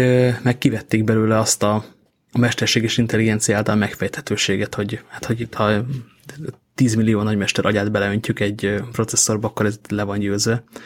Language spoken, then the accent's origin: Hungarian; Miskolc, Borsod-Abaúj-Zemplén, Hungary; jártam otthon Miskolcon a családnál